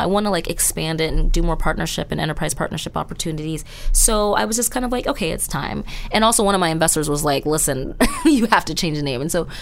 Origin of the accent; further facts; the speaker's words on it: New York, United States; I'm a woman, I'm emotional, I'm Black, I'm from New York, I'm a therapist.